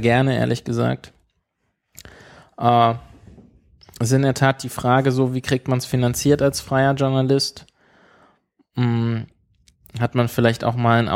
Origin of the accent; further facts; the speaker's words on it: Berlin, Germany; indem wir als Berliner von Prag aus nach Tel Aviv geflogen sind